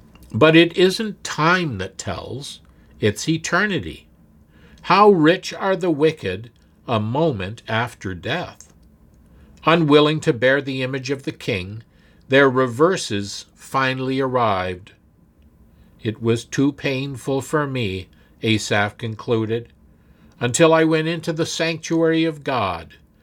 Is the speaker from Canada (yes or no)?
yes; Canada; Growing up in Canada